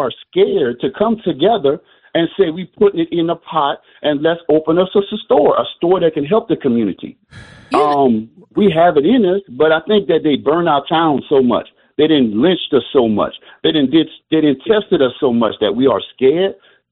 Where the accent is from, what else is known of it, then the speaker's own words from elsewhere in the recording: the South, United States; now in Milwaukee, United States; I'm from the South, but I'm here in Milwaukee, and I love Milwaukee.